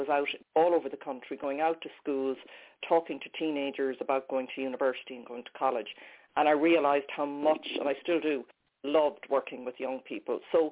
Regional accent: west of Ireland, Ireland; I really am, because as you said, I'm Irish. I grew up in the west coast of Ireland in a small city.

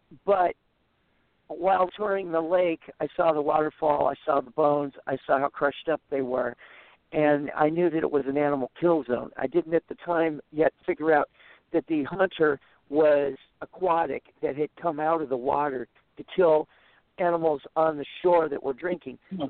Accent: Scotland, United Kingdom; Anyway, I'm Scottish myself.

